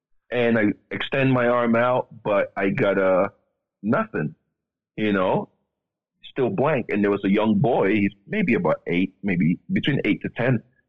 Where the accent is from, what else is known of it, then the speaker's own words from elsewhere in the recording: Sierra Leone; born there; I was born in Sierra Leone, West Africa.